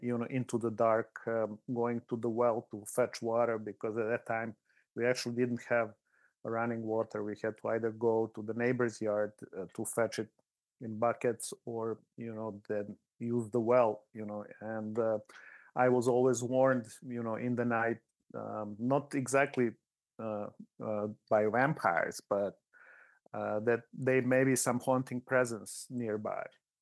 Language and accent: English; Niš, Serbia; English is a second language; also born or lived in Belgrade; since I was born in the Balkans, in Belgrade, Serbia, and grew up actually in a small town of Niš that was very much surrounded by, villages